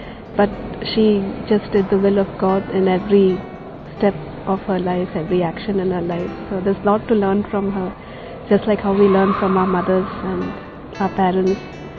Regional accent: Chennai, Tamil Nadu, India; And I come from South India in Madras.

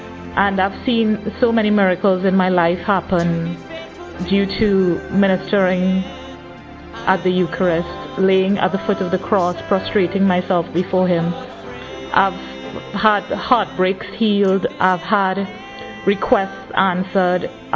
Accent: Trinidad & Tobago; I'm in my early 30s and I'm from Trinidad.

